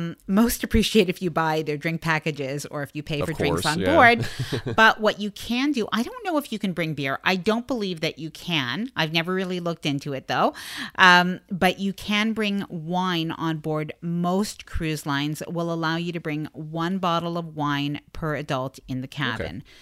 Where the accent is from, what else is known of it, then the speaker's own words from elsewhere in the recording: Canada; because I'm Canadian